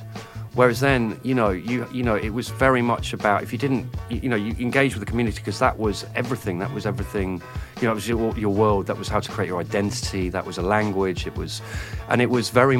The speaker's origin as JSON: {"language": "English", "town": "Oxford", "region": "South East England", "country": "United Kingdom", "said": "I was from Oxford. I didn't grow up in London."}